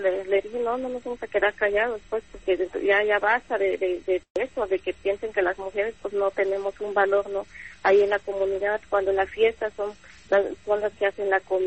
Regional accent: Guerrero, Mexico; en nuestra comunidad, en mi pueblo, queda una hora y media de Tlapa, digo, Tlapa de Comonfort, el corazón de la montaña

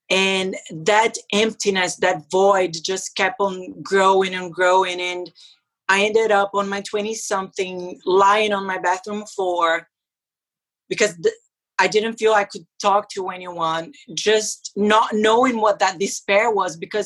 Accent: Brazil; now in United Kingdom; I come from a very warm part of Brazil.

